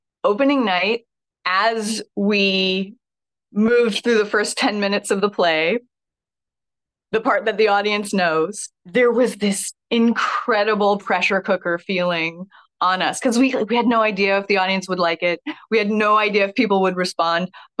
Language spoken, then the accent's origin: English; Oregon, United States; One of the reasons how I came to Shakespeare early, I grew up in Oregon, and my parents took me and my brothers to see a show at the Oregon Shakespeare Festival in Ashland when I was like 9 or 10.